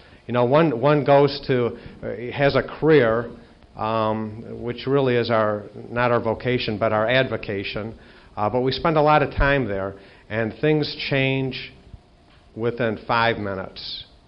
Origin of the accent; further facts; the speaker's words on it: Detroit, Michigan, United States; I'm from the Detroit area, and I'm happy to be here.